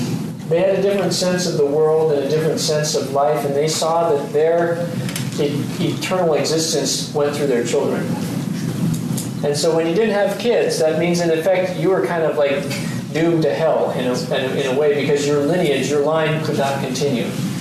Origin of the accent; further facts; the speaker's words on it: Fremont, California, United States; In my hometown of Fremont, California, they closed the schools because they had never seen rain like that before, ever.